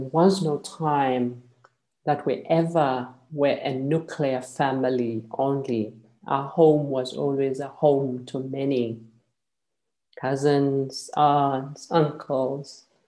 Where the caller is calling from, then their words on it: South Africa; I'm joining you from South Africa.